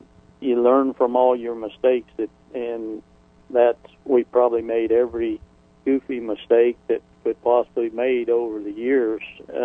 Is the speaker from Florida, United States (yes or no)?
yes; Florida, United States; also born or lived in Ohio; Well, I've been in Florida since I was 4 years old, and before that I was born in Ohio.